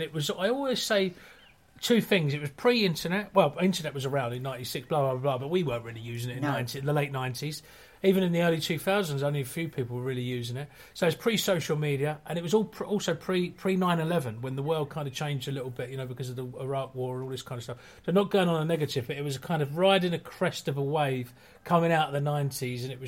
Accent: Brighton, South East England, United Kingdom; I grew up in Brighton, as I mentioned, but I grew up on quite a rough council estate called Whitehawk

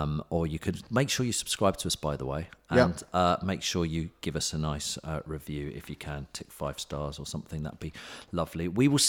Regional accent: England, United Kingdom; I just thought I've always assumed that if I'm an Englishman wearing a kilt, I know English people wear kilts.

